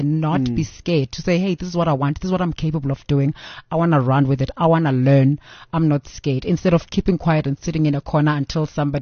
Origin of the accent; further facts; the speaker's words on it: Eastern Cape, South Africa; I come from the Eastern Cape, a very, very small village where people don't even understand there's a fashion industry out there